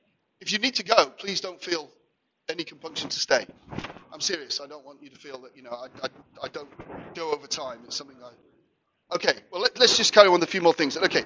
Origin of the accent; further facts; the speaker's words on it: Wales, United Kingdom; an ordinary Welshman. I'm Welsh.